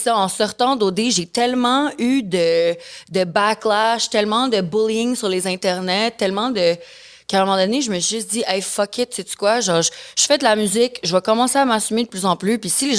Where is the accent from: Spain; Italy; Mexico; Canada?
Mexico; also born or lived in Caribbean; J'ai grandi au Mexique. J'ai grandi aux Caraïbes. J'ai toujours été très loin du Québec.